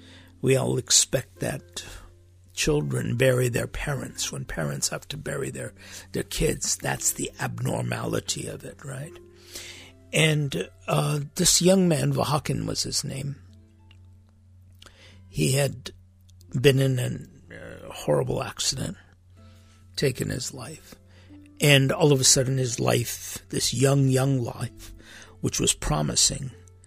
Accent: United States; born there; And then they find out that I was born in America. "Oh, well then you speak really good Armenian."

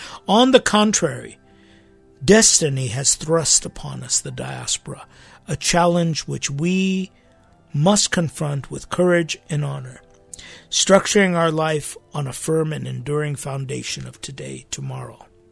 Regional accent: United States; Growing up in America, and especially during the 60s when identity was being defined along ethnic lines

